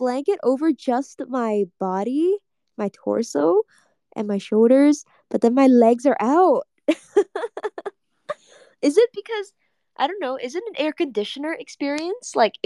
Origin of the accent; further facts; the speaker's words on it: Canada; I'm Canadian, so my excuse is that we're built different.